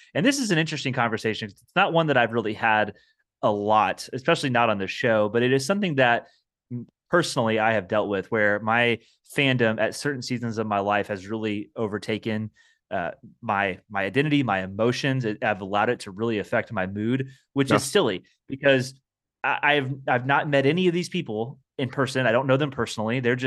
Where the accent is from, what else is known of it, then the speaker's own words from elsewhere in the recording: Indiana, United States; Yeah, I guess by default, I'm a Pacers fan because I'm from Indiana.